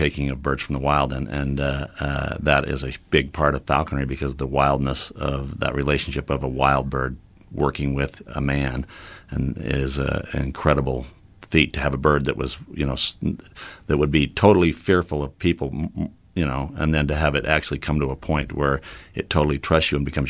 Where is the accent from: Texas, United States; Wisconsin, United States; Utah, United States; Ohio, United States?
Utah, United States; I've just always had an admiration for nature growing up in the Wasatch Mountains, and I was fortunate to be in that environment as a child